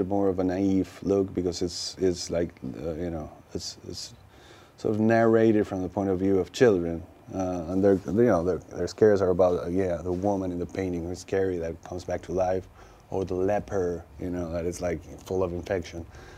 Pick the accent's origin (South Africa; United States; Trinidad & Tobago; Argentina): Argentina; I grew up in Argentina, but I grew up watching all kinds of movies and a big amount of American movies.